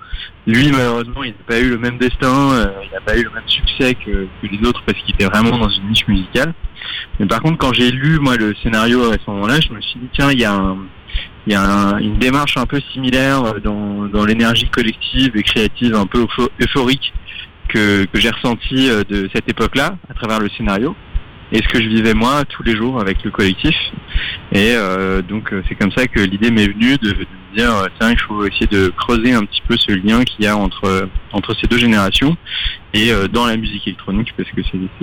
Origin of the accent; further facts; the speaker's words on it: Strasbourg, Grand Est, France; moved away as an adult; now in Paris, France; Alors moi j'ai grandi à Strasbourg et je suis allé vivre à Paris après le bac